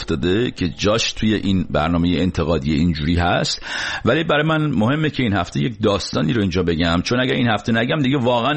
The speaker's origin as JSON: {"language": "Persian", "country": "Iran", "moved": "as an adult", "said": "من تازه از ایران اومدم"}